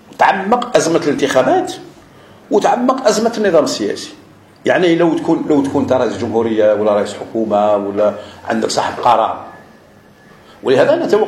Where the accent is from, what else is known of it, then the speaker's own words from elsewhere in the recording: Algeria; نظن بان ما يحصل عندنا في الجزائر يحصل لاول مره في التاريخ والجزائريين كثير منا يحبوا هذيك الحكايه